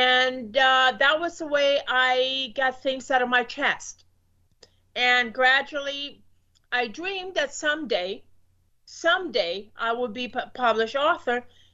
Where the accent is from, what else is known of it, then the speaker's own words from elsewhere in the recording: Puerto Rico; Well, I am from Puerto Rico.